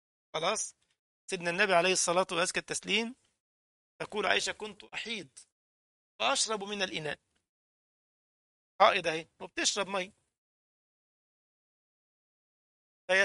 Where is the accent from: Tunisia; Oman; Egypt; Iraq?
Egypt; كنا بنسميه عندنا في مصر الكوز.